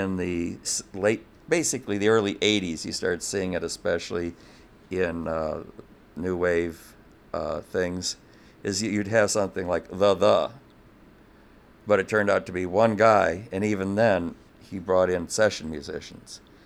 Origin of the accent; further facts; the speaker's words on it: Harper Woods, Michigan, United States; I grew up in Harper Woods, and like 3-4 blocks down from our house was a rental hall called Harper Hall.